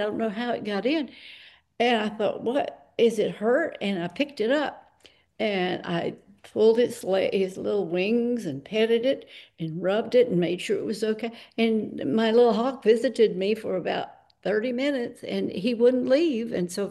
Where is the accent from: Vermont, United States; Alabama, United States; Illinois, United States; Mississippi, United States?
Alabama, United States; Birmingham; now in New York City, United States; When I was younger, and I was growing up in Birmingham, Alabama, and I would take the train.